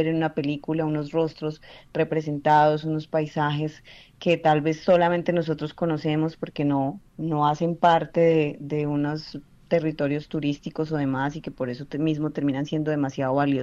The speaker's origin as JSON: {"language": "Spanish", "region": "Boyacá", "country": "Colombia", "said": "yo soy de Boyacá, como tú dices, y entonces provenir de una región que es mayoritariamente rural"}